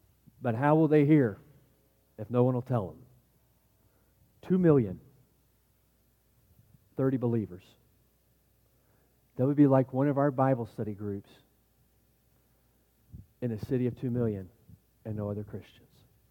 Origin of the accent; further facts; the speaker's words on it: Newport News, Virginia, United States; I can remember growing up in Newport News